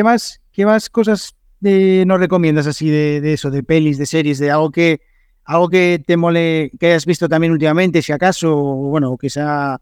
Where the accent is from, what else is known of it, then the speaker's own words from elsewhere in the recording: Asturias, Spain; yo soy de Asturias, que también está en el norte